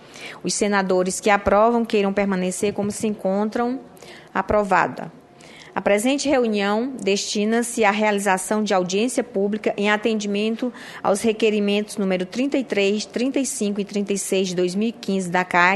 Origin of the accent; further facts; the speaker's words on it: Roraima, Brazil; sou do estado de Roraima